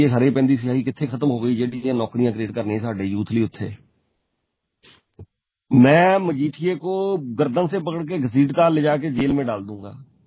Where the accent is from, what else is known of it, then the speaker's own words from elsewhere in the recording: Punjab, India; ਮੈਂ ਵੀ ਪੰਜਾਬੀ ਹਾਂ, ਮੈਂ ਵੀ ਪੰਜਾਬ ਤੋਂ